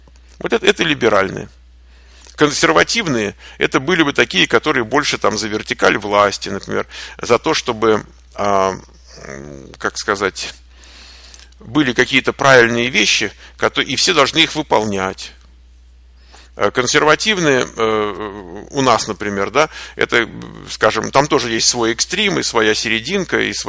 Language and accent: Russian; Moscow, Russia; вот я человек, который вырос в Москве